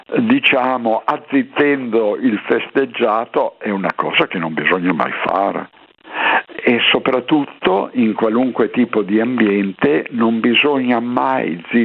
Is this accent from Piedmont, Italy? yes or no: yes; Piedmont, Italy; io sono piemontese, quindi è la patria dell'aglio